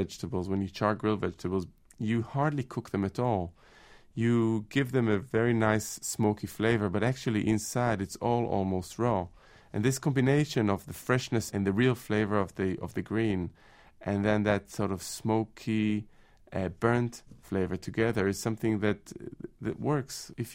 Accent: Jerusalem, Jerusalem District, Israel; I grew up in Jerusalem in Israel, and I think I'm extremely fortunate because my parents are from a European background. My dad is Italian, my mother's from Germany

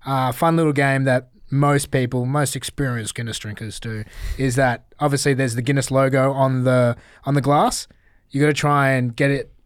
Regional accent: Australia; found out I was from Australia

